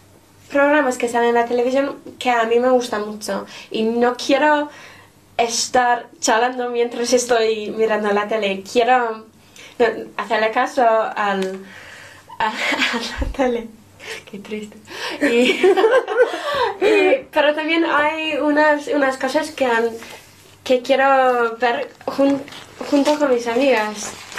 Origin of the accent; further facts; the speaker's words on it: England, United Kingdom; Spanish is a second language; como soy inglesa